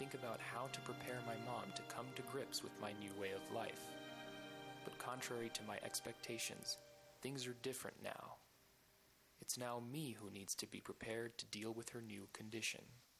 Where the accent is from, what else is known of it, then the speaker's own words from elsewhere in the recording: Moscow, Russia; I was born and raised in Moscow, but my family is originally from Vladimir, a smaller city nearby. I spent all my childhood here.